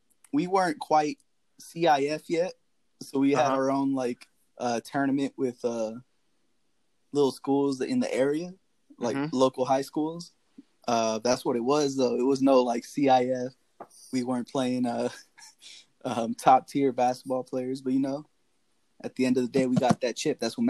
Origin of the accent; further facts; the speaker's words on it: Los Angeles, California, United States; I'm a Salvadorian from Los Angeles, California.